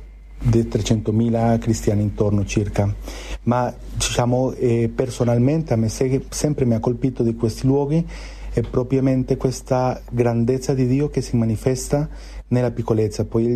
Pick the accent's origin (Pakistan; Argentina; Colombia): Colombia; io vengo dalla Colombia, lì abbiamo fiumi che da sponda a sponda sono un chilometro.